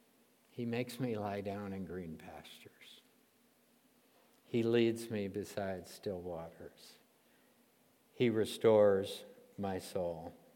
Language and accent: English; Michigan, United States; I remember growing up in Michigan and having a nice lawn in our suburban neighborhood in Michigan